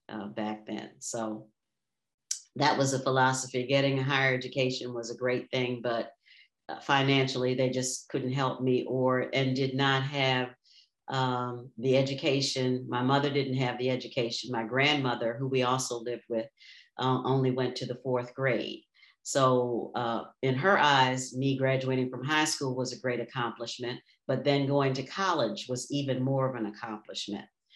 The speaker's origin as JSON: {"language": "English", "town": "Annapolis", "region": "Maryland", "country": "United States", "tie": "born or raised there", "said": "As I said, I grew up in Annapolis, Maryland, right in the town. And Annapolis was still segregated, really, growing up there."}